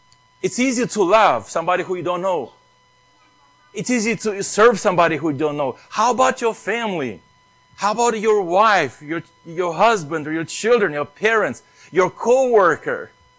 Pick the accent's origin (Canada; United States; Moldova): Moldova; English is a second language; moved away; I was born in Moldova. You know, there's nothing probably, you know, the way I grew up in my country that is in this church